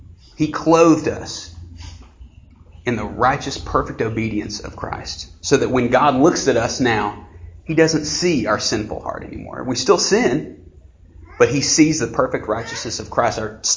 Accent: United States; And like I said, I was born in Elizabethan, and I was raised there.

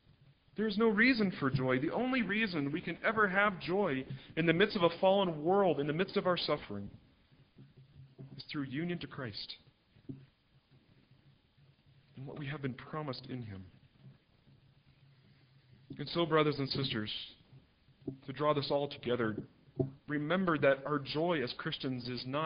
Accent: Seattle, Washington, United States; As was mentioned in my introduction, and as I also mentioned, I'm from Seattle.

